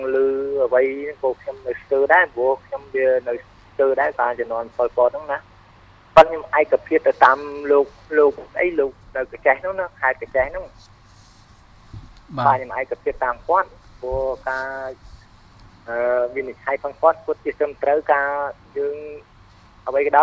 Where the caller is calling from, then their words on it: Kampong Cham, Cambodia; បាទខ្ញុំមកពីខេត្តបឹងចាម